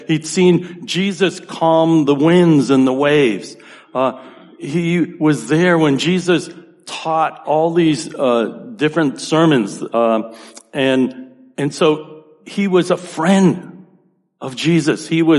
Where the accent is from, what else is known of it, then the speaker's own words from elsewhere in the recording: Boston, Massachusetts, United States; So there are times that, for instance, people can tell I'm from Boston, right?